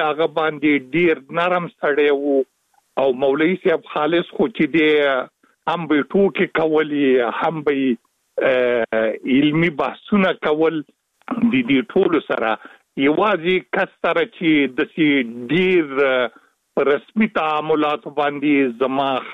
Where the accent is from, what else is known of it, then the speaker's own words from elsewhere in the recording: Afghanistan; لیکن وجدان مې اجازه نه راکوله چې زمونږ وطن د شوروي سرو پوځونو لخوا ځنې اشغال بي او زه په قرار باندې کینم